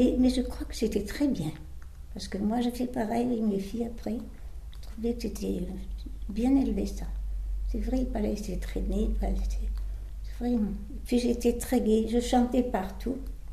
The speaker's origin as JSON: {"language": "French", "town": "Brest", "region": "Brittany", "country": "France", "tie": "born there", "said": "Je suis née à Brest en 1920, où j'ai exercé le métier de coiffeuse."}